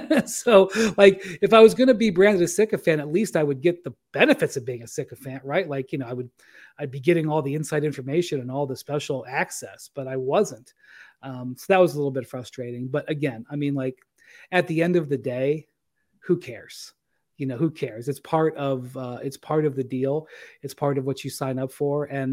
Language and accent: English; Akron, Ohio, United States; moved away as an adult; also born or lived in Cleveland; I went to college in Northeast Ohio, and I mean, I'm from Akron, but I was living in Cleveland for those 7 years.